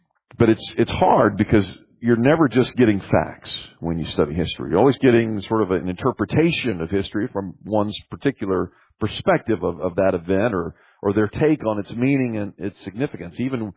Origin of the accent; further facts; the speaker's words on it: Southern United States, United States; And so as a Southerner growing up in Southern schools, you learned how great the Southern generals were